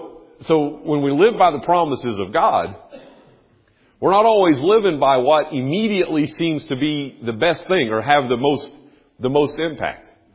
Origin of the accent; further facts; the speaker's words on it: North Carolina, United States; I grew up in North Carolina.